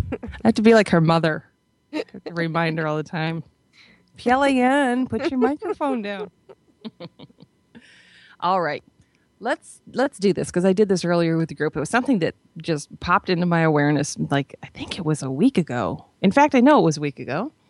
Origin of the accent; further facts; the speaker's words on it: New York, United States; I grew up in New York State, so I'm very familiar with driving a car in a blizzard.